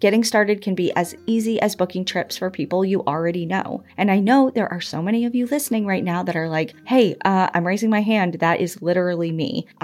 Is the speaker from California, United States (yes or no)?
no; Oregon, United States; I'm from Oregon, which obviously means I know a lot about beavers.